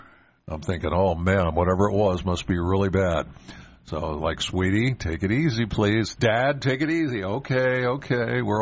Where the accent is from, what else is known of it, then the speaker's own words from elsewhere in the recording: Penns Valley, Pennsylvania, United States; I'm from Penns Valley.